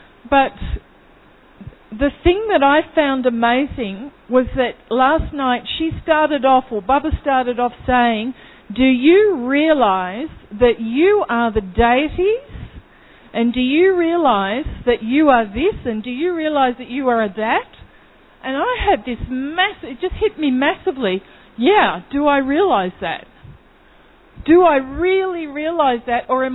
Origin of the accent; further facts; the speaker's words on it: Australia; I'm from Australia